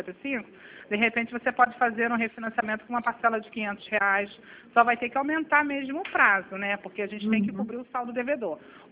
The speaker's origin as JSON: {"language": "Portuguese", "town": "Nova Iguaçu", "region": "Rio de Janeiro", "country": "Brazil", "said": "eu sou aqui de Nova Iguaçu mesmo"}